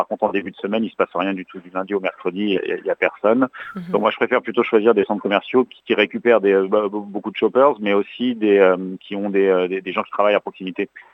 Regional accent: Brittany, France; Donc, moi, je fais mes études à Rennes. Et en Bretagne, je suis breton moi-même, mais donc j'ai passé pas mal d'années à Rennes.

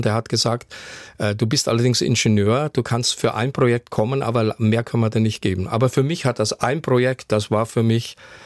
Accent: Bavaria, Germany; Ich komme aus Unterfranken, in der Nähe von Würzburg und habe da in Würzburg Schweinfurt studiert.

